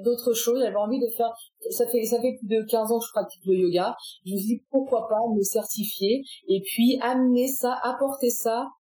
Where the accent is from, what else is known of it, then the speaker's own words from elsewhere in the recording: France; Je suis française.